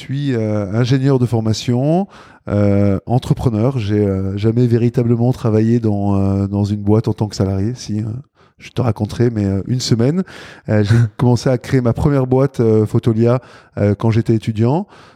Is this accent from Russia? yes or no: no; south of France, France; accent: Belgian; now in Belgium; Donc je viens d'un petit village du sud de la France.